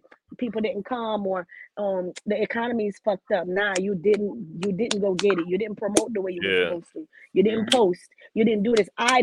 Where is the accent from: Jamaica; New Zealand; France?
Jamaica; now in Fort Lauderdale, United States; I'm Jamaican, so you know, I'm a Fort Lauderdale. So it feels like I'm close to home.